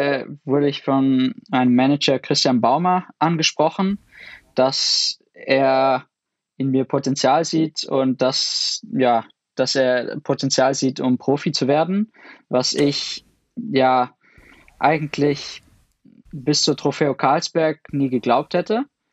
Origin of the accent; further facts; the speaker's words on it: United Kingdom; now in Germany; Ich bin sowohl Brite als auch Deutscher inzwischen, aber habe erst die deutsche Nationalität seit Ende 2013